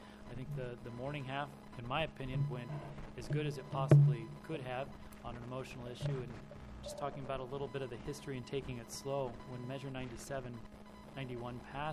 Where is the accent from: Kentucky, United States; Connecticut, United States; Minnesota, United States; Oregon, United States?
Oregon, United States; I grew up in the Illinois Valley, born and raised out there. My family's been on a piece of property since 58